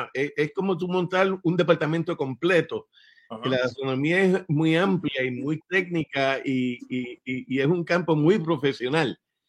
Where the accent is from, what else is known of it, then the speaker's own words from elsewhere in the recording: Puerto Rico; yo me crié estudiando en Puerto Rico, todas las escuelas públicas, la Universidad de Puerto Rico, la maestría